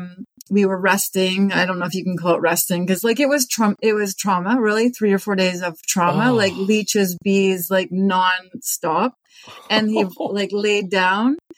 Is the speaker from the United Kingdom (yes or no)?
no; Canada; I was 35 at the time, so I'm Canadian.